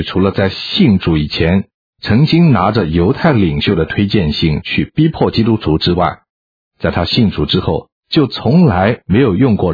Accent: China; 我们中国人认为心就是一个人心智的中心

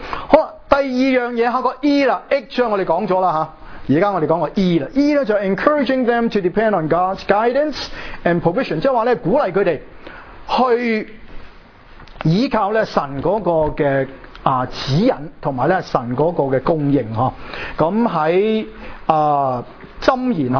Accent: Hong Kong; moved away as an adult; 因為咧我喺香港咧，我唔係一個即係好叻嘅學生，因為喺中學咧都係即係僅僅中等都冇啊

